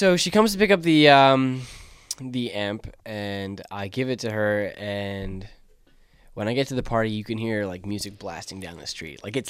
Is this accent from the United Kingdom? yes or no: no; Toronto, Ontario, Canada; I'm from Toronto originally, right?